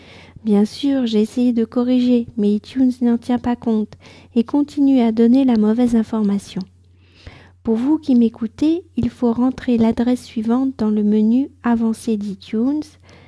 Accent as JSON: {"language": "French", "country": "France", "said": "je suis française, j'habite près de Paris"}